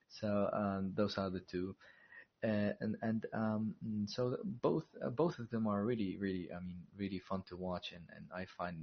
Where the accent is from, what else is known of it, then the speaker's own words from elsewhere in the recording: Jordan; English is a second language; I'm from Jordan.